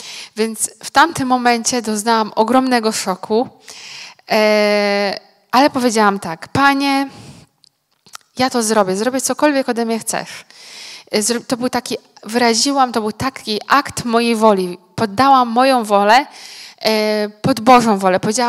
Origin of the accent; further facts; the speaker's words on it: Polkowice, Lower Silesian Voivodeship, Poland; moved away as an adult; now in Uganda; Pochodzę z Dolnego Śląska, z Polkowic i od 11 lat mieszkam i służę w Ugandzie. Wyjechałam, jak miałam 23 lata i tam już zostałam.